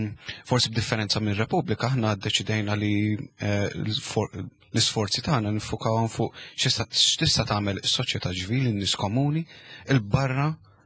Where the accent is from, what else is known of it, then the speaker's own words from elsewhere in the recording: Pembroke, Northern Region, Malta; jien minn Pembroke, jien resident ta' Pembroke